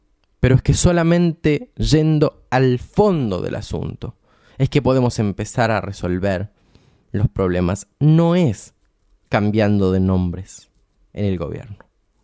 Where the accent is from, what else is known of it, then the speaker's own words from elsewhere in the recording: Argentina; Yo creo que en mi país hay 47 millones de agendas, no hay una agenda. Hay tantas agendas como individuos que habitan en el suelo argentino.